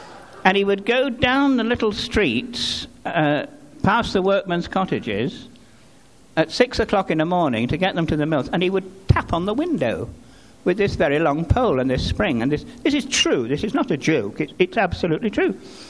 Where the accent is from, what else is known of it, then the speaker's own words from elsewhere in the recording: Blackpool, North West England, United Kingdom; Well, I'm from Lancashire, actually. I'm from a little fishing village on the northwest coast of England called Blackpool.